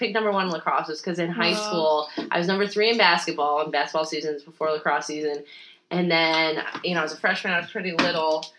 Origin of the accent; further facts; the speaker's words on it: Rochester, United States; So I grew up in Rochester, big family, always wanted to head west.